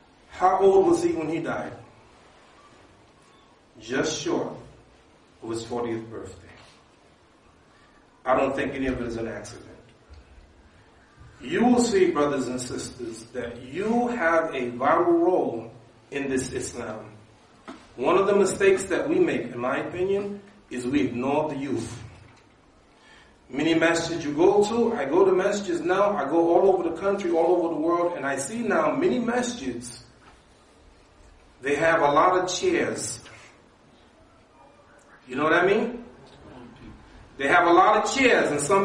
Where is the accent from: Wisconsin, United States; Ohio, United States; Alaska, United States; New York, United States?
New York, United States; I'm from New York. We don't like Boston.